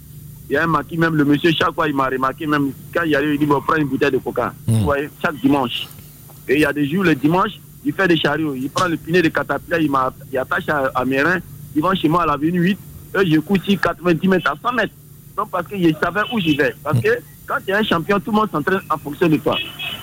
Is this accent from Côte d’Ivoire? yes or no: yes; San-Pédro, Bas-Sassandra, Côte d’Ivoire; moi, j'ai grandi à San Pedro.